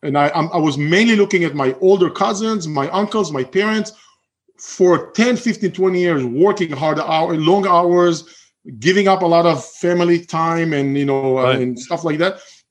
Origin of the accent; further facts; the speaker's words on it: Israel; moved away; I'm originally from Israel.